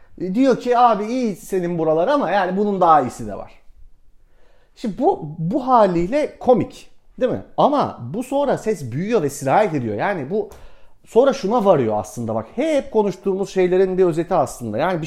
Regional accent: Istanbul, Turkey; born there; ya ben İstanbul'da yaşıyorum, İstanbul'da doğdum. Dolayısıyla bütün aidiyetim buraya.

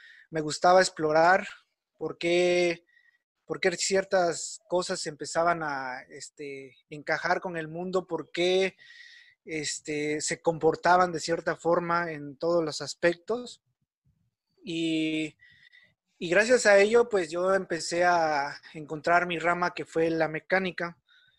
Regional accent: Huautla de Jiménez, Oaxaca, Mexico; Yo soy ingeniero mecánico, soy originario de Huautla de Jiménez, Oaxaca. Tengo la edad de 25 años

